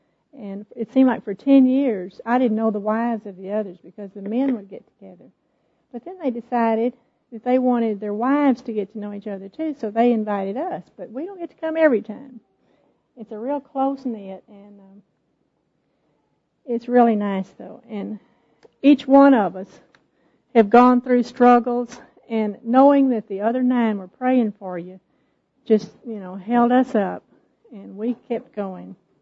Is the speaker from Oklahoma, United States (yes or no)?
no; Tyler, Texas, United States; I'm from Tyler, Texas.